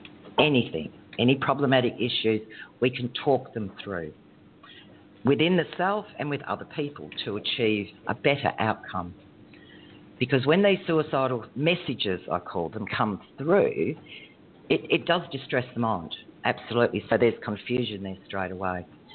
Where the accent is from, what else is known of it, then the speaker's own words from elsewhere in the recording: Western Australia, Australia; Well, yes, I'm from Western Australia in Australia. I'm from a farming background, actually.